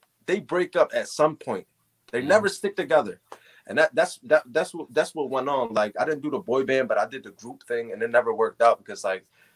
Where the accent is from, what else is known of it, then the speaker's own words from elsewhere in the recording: Philadelphia, Pennsylvania, United States; Yeah. I lived in Northeast Philly. I lived everywhere in Philly, but I was born and raised in North Philly.